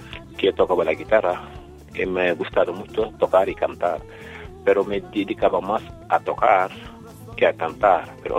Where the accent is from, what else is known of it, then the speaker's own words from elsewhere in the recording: Dakar, Senegal; moved away as an adult; now in Paris, France; Sí, yo nací en Dakar, también he hecho mis estudios en Dakar.